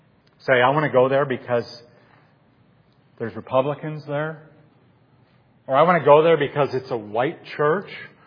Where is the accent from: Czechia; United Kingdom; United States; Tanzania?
United Kingdom; Scotland; I came from Scotland, but most, a lot of you came from England.